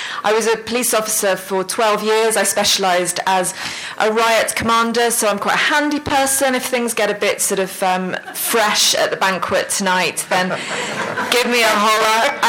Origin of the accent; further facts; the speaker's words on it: United Kingdom; I'm British, and I live in North Wales, in Snowdonia, on the border between England and Wales